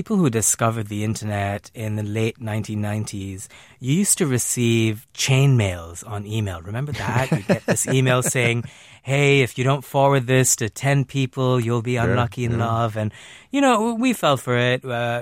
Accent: India; growing up in India, it was hard to project forward and imagine that this would happen

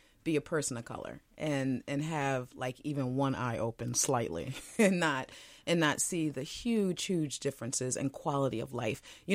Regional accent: New Jersey, United States; now in Minneapolis, United States; I'm actually from New Jersey, but anyway.

